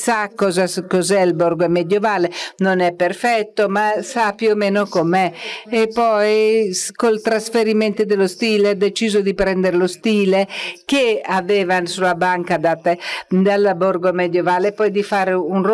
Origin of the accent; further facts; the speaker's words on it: Egypt; Io sono cresciuta in Egitto ed ero ossessionata.